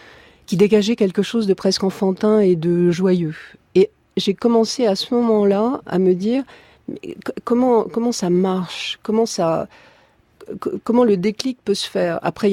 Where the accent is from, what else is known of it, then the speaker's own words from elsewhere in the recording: Morocco; Et moi, je dirais que ça commence avec mon enfance au Maroc